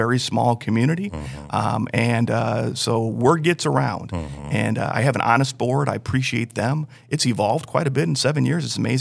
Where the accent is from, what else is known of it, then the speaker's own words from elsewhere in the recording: Gary, Indiana, United States; You know, I was a young kid. I grew up in Gary, Indiana. And so as a child of a working class family, college was important to my family.